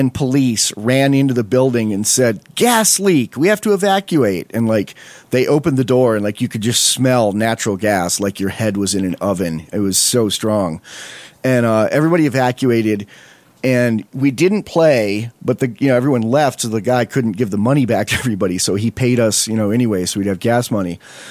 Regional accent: Westfield, New York, United States; also born or lived in Fredonia, New York; The other times I got paid not to play, one was in like almost my hometown, Fredonia, New York. It's one town over from Westfield, New York, where I grew up.

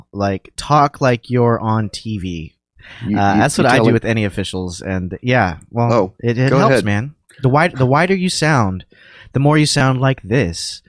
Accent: Salt Lake City, Utah, United States; And I'm like, I am American. He's like, oh, I didn't know. I just saw that name. And where are you from? And I'm like, Salt Lake City.

